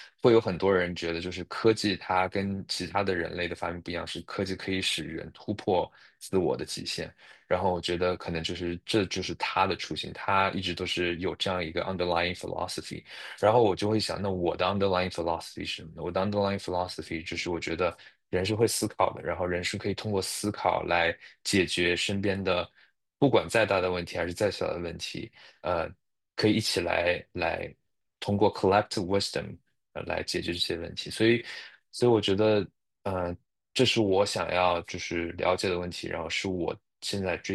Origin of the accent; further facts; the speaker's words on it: China; 我跟他说我来自中国